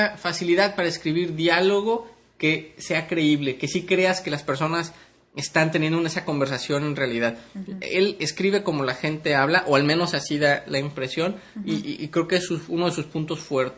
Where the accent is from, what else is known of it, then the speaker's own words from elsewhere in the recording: Mexico; y más que somos mexicanos